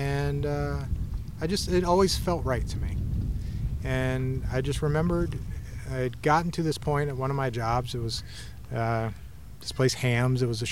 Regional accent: Greensboro, North Carolina, United States; And then I left and I came back and to my hometown of Greensboro, where my mom was an art professor at a small liberal arts Quaker college called Guilford College.

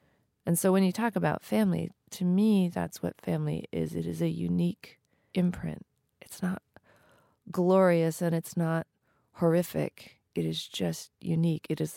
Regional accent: New Mexico, United States; So I grew up East Indian in New Mexico, and we were one of very few East Indian families there.

